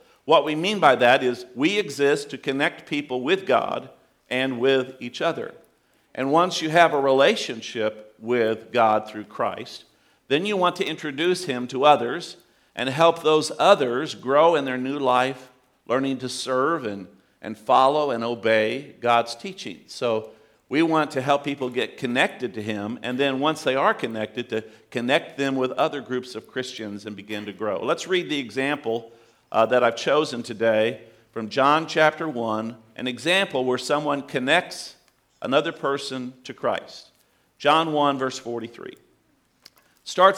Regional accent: Midwest, United States; I know I'm from the Midwest, but I figured you'd get that one

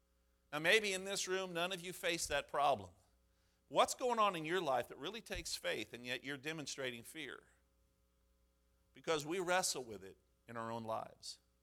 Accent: Mississippi, United States; I grew up in the South. I can't go to hell. I can't be away from God. I can't deny God. I grew up in Mississippi, for goodness sakes.

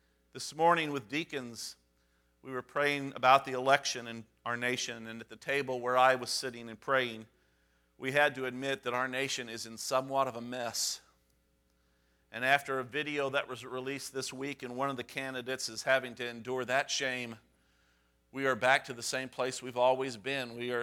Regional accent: Midwest, United States; Because we're not really Yankees. We're not from the North. We're from the Midwest. So we are softened Yankees, okay? And I consider myself a recovering Yankee.

